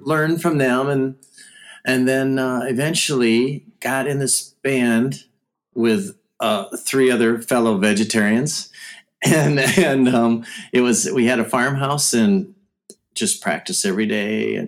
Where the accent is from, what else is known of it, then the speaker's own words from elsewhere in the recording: Mackinac Island, Michigan, United States; I'm actually from Northern Michigan. I don't know if anybody's ever heard of Mackinac Island